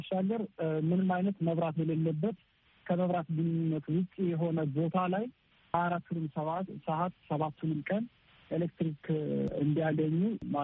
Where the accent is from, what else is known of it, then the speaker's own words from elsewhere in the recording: Kimir Dingay, Amhara, Ethiopia; ያደኩበት ሀገር ክምር ድንጋይ ይባላል። የመብራት አቅርቦት አልነበረን እና በግል ጀነሬተር እንጠቀም ነበረ።